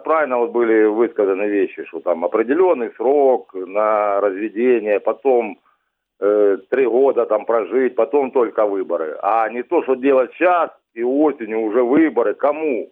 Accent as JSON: {"language": "Ukrainian", "town": "Donetsk", "region": "Donetsk Oblast", "country": "Ukraine", "moved": "yes", "lives_now": "Kramatorsk, Ukraine", "said": "Житель Донецька."}